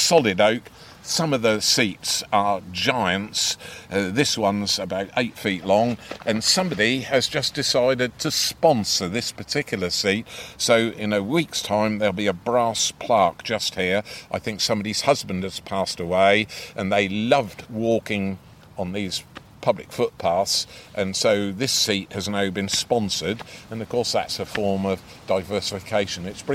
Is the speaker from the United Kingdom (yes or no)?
yes; Norwich, East of England, United Kingdom; we're right on the edge of a really large centre of population, which is Norwich, my hometown